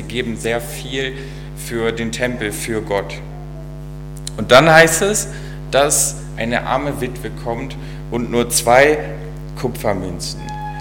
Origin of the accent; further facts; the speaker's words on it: Villingen-Schwenningen, Baden-Württemberg, Germany; Ich komme eigentlich aus dem Schwarzwald, aus Villingen-Schwenningen und kenne Hessen kaum.